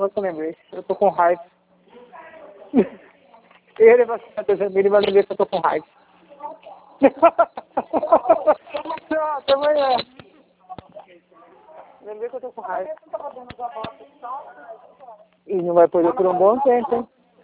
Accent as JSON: {"language": "Portuguese", "region": "São Paulo", "country": "Brazil", "tie": "born there", "said": "Eu sou nascida em São Paulo."}